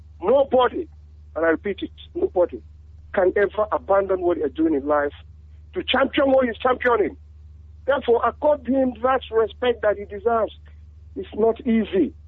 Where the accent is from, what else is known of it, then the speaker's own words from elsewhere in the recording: South East, Nigeria; we are stubborn people from Idoma to Calabar to whatever name you mention. As far as you are from the East, we are stubborn people.